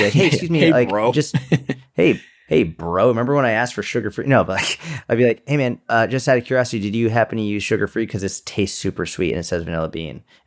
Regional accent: Boston, Massachusetts, United States; And I think it's just because that's what I was brought up with. Growing up in Boston, like, Dunkin' Donuts is everywhere.

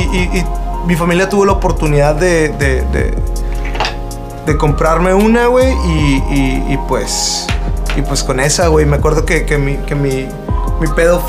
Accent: Sonora, Mexico; Yo vengo de Sonora, güey. Entonces, 20 bolas en Sonora son 20 pesos, güey.

